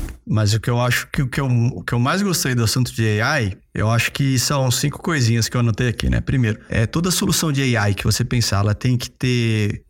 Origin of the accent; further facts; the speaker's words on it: Brazil; Que eu acho muito legal como brasileiro e patriota que eu sou.